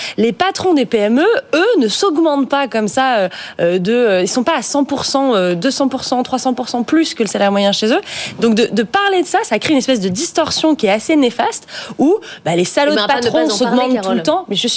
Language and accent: French; Auvergne-Rhône-Alpes, France; Moi, je suis originaire d'Auvergne